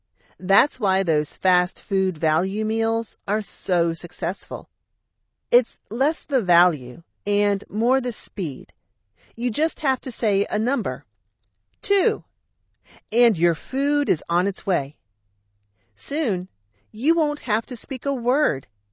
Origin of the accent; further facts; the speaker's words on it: United States; I'm very American. I don't mean that in a boastful way.